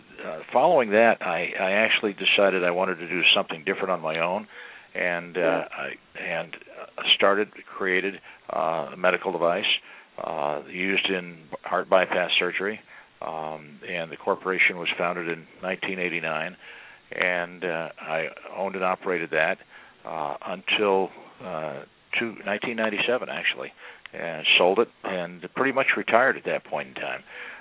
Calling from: Irvine, California, United States; I'm in Irvine, California, at our corporate

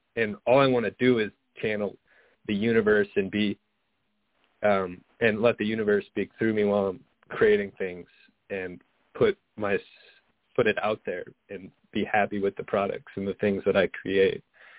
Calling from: Michigan, United States; I'm calling from Michigan.

